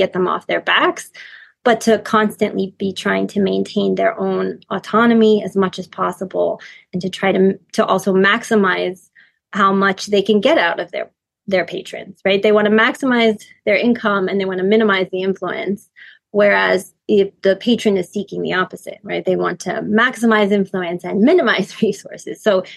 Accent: United States; I'm also American

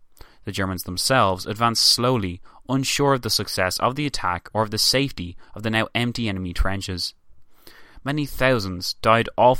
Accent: Ireland; I'm also aware that you guys, like me as an Irishman, are probably well sick of the mainstream coverage of your country's involvement in the war.

